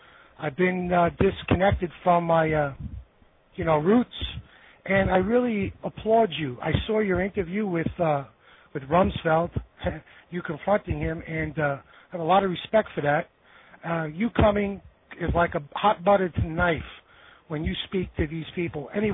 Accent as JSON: {"language": "English", "town": "New York City", "region": "New York", "country": "United States", "said": "I'm from Howard Beach, Queens, New York."}